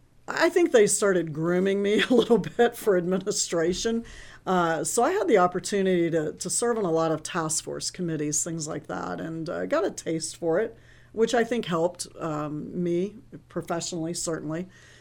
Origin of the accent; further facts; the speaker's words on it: Houston, Texas, United States; also born or lived in New Orleans; So I was born in New Orleans and grew up in Houston. My family relocated.